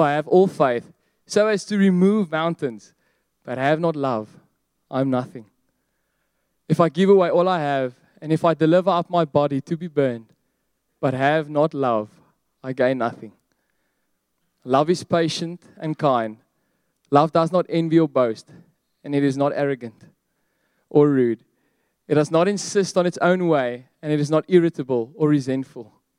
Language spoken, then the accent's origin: English; Johannesburg, Gauteng, South Africa; I'm a second-year Bible school student at TMT. And I come all the way from Joburg, okay?